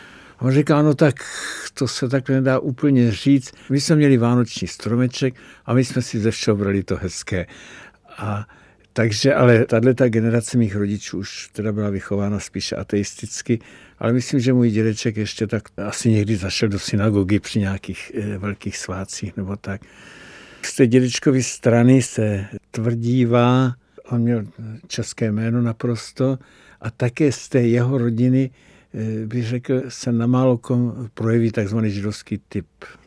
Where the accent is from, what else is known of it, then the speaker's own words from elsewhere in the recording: Prague, Czechia; born there; Já jsem se narodil v Kobylisích